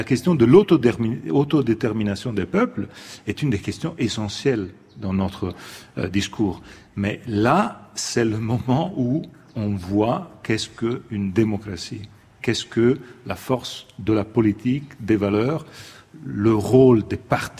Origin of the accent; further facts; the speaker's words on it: Italy; French is a second language; Chez nous, en Italie, il y a un décalage